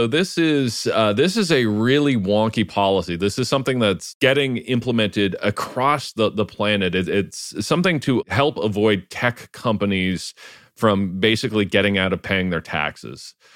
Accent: London, Ontario, Canada; my hometown of London, Ontario, there's a naval reserve base like right downtown, right on the forks of the Thames.

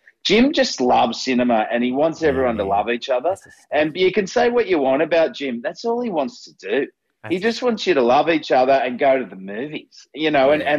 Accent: Cronulla, New South Wales, Australia; You know, I'm from Cronulla, you know, like what is going on, you know?

